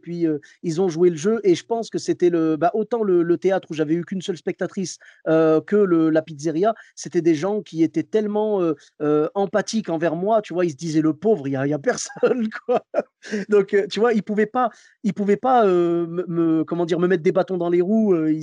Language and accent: French; Bordeaux, Nouvelle-Aquitaine, France; C'était à Paris, et moi, je devais retourner travailler chez moi à Bordeaux.